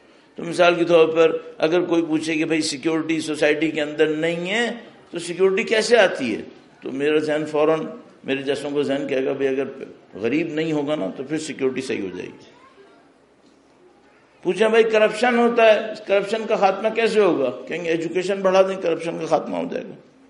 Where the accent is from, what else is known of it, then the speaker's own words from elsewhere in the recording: Pakistan; پاکستان کے اندر بھی جہاں سے میں آیا ہوں ظاہر ہے میں اس کو زیادہ دیکھ رہا ہوں